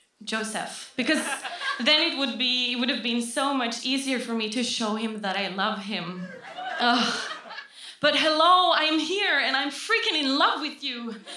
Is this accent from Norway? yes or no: yes; Oslo, Norway; So, and I am 27 years old. I'm from Oslo.